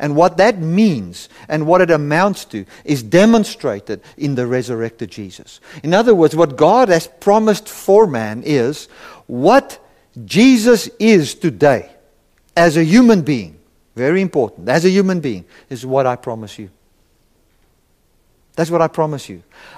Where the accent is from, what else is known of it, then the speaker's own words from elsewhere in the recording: South Africa; I come from South Africa, and all of you know